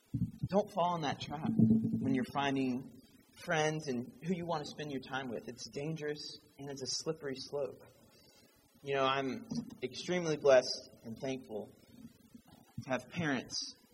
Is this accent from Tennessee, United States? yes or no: no; Georgia, United States; now in Kentucky, United States; I came here from Georgia. I didn't know a soul in Kentucky.